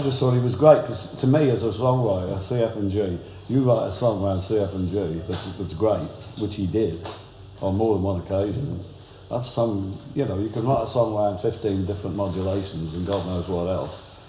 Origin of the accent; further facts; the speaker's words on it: Shrewsbury, West Midlands, United Kingdom; I always felt like I was from somewhere else. Although I was only from Shrewsbury up the road